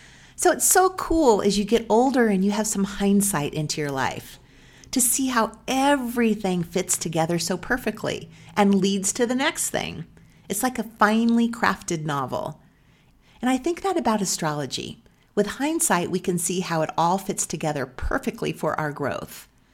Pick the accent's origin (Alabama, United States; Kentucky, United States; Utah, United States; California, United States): California, United States; Susanville; now in Bozeman, United States; Well, I grew up in Susanville, California. It's a very small town in Northern California, and there was only one radio station.